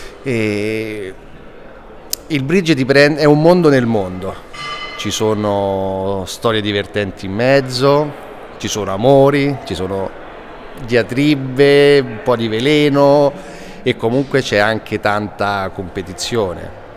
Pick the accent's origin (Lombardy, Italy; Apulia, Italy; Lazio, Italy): Lazio, Italy; Rome; sono di Roma, nato a Roma